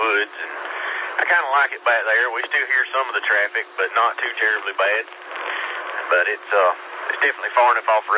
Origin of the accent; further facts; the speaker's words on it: Tigerville, South Carolina, United States; I was born and raised up here in Tigerville